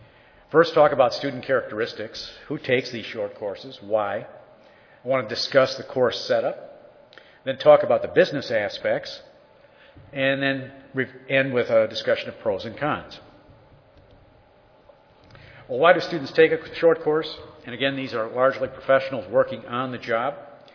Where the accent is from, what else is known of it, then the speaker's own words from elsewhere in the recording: Wisconsin, United States; I'm from Wisconsin as well, but that had nothing to do with it.